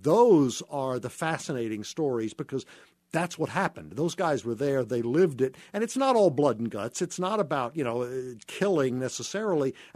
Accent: Florida, United States; also born or lived in New Jersey; I grew up I'm from New Jersey, but I grew up in the South, in North Florida, and I hear it all the time.

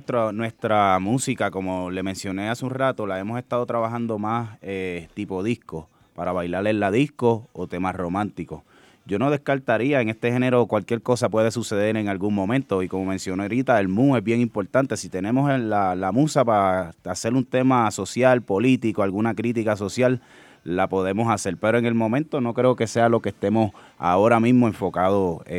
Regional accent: Puerto Rico; O sea que no importa el lugar donde estemos, nosotros vamos a hacer lo que somos y esa es nuestra identidad. Somos puertorriqueños.

